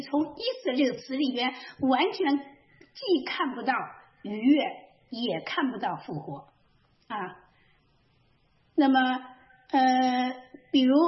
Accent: China; 我们中国人的新年起头呢，就是这个正月初一大过大年

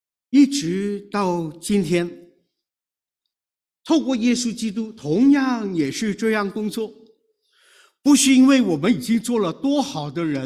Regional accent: China; 就是我们中国人求占问卜的那个一反一正的那个叫圣杯啊

